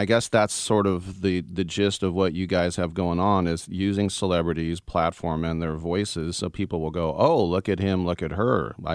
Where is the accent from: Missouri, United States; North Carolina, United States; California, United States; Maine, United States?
California, United States; Oakland; And, you know, I come from the Oakland area